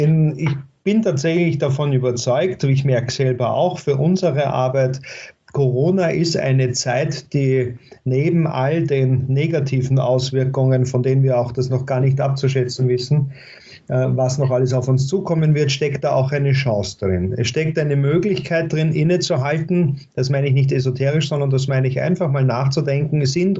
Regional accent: Vienna, Austria; Naja, das wäre für mich als Wiener natürlich naheliegend

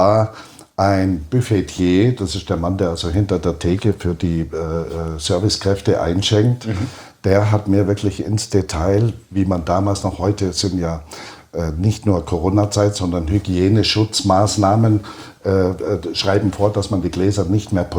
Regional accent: Schwangau, Bavaria, Germany; also born or lived in Rheinfelden; Wir haben eine tolle Jugend gehabt in Schwangau. In Rheinfelden an der Schweizer Grenze bin ich geboren, mit Großeltern aufgewachsen. Und dann, als die Schule losging, ging es nach Schwangau.

